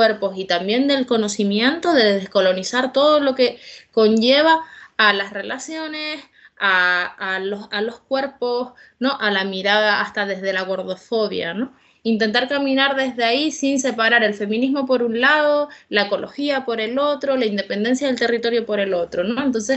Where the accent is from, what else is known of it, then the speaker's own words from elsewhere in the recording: Canary Islands, Spain; nuestra identidad como canarias